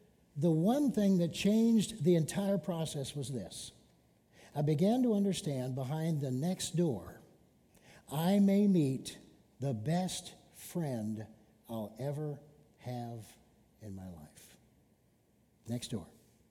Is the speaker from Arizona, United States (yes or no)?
no; Rockford, Illinois, United States; I grew up in Rockford, Illinois.